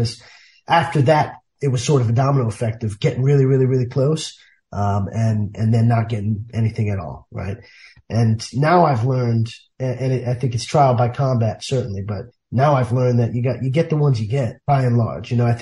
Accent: Bronx, New York, United States; I never knew, you know, I grew up in the South Bronx. My dad's a cop.

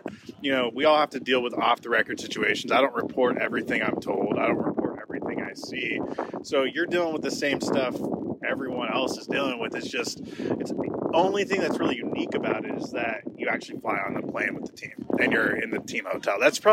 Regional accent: Pacific Northwest, United States; What's Tri-Cities? I'm from the Northwest

